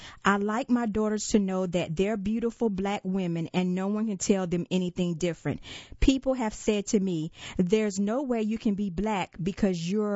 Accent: United States; Growing up in America with few role models who looked like me in mainstream media, I was sure my so-called slanted eyes and yellow skin would never be beautiful.

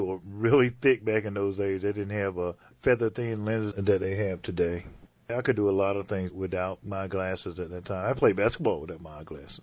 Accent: North Carolina, United States; Well, I'm born and bred in North Carolina.

